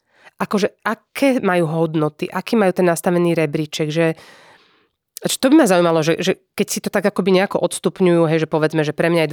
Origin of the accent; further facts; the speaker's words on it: Prešov, Prešov Region, Slovakia; Ja sa vnímam ako patriot, ako lokal patriot napríklad, ako Prešovčanka